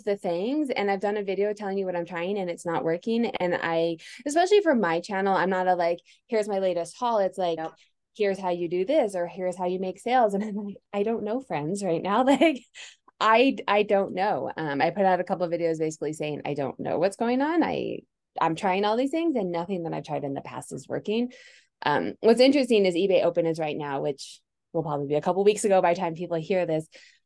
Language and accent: English; Denver, Colorado, United States; I'm from Denver, still live here